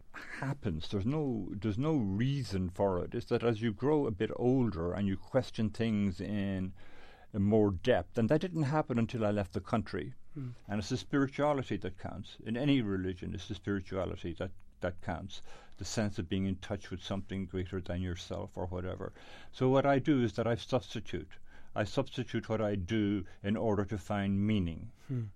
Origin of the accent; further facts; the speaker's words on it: Ireland; born there; I was born in Ireland, into which at that time was the most Catholic conservative country in the world, in a family that was certainly the most Catholic conservative family, I would almost say, in the entire country.